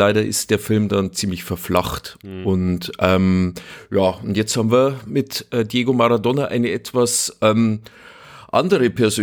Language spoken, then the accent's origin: German; Munich, Bavaria, Germany; Ja, ich als Münchner weiß das ja aus erster Hand sozusagen